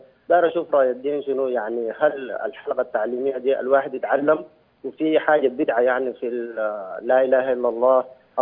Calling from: Sudan; يا أخي عاوز أسأل، يعني عندنا في السودان بعد صلاة الصبح في المسجد

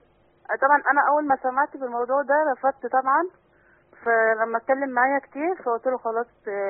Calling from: Alexandria, Alexandria Governorate, Egypt; من الإسكندرية يا شيخ.

